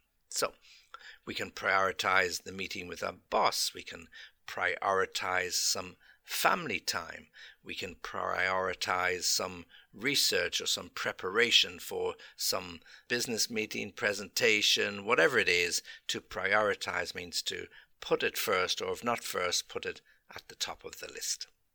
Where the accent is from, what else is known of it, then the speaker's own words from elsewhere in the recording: England, United Kingdom; As an Englishman, time is very important.